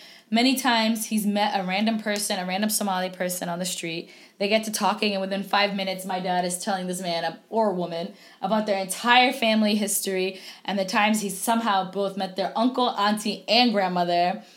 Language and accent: English; United States; I was born in America, July 1990, and I was the first child of my family born in America, outside of the continent, and born, period.